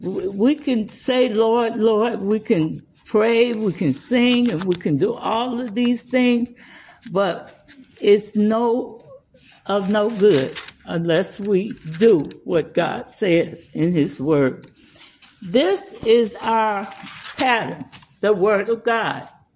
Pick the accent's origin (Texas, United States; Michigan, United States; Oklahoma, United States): Oklahoma, United States; Tulsa; I remember one time I was real young, and I was born and raised in Tulsa.